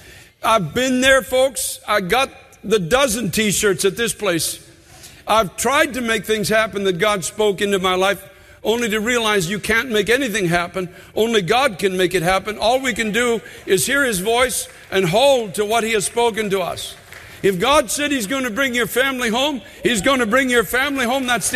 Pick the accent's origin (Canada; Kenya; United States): Canada; I'm giving away my background as a Canadian.